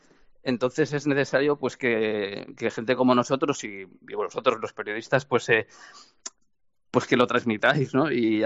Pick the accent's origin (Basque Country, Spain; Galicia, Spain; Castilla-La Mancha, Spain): Galicia, Spain